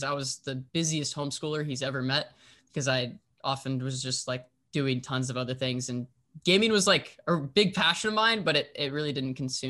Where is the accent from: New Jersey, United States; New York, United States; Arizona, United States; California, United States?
California, United States; Lake Forest; So I'm actually still in the house that I grew up in. I live in Lake Forest, California, which is about an hour south of LA. So I've been here my entire life, which has been kind of nice.